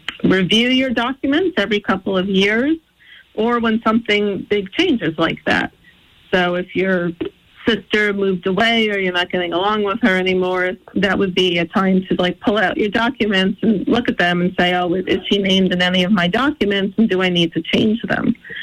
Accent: Queens, New York, United States; I grew up in Queens, so we could do dueling accents at some point.

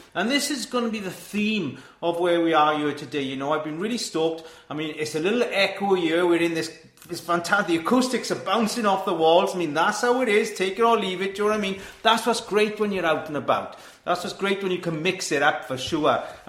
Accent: Wales, United Kingdom; I mean, I'm Welsh speaking, I'm pretty cool, I can do this off my tongue, but, I mean, my Deb is still doing the Llandeilo thing, which is almost criminal when you're a Welsh person.

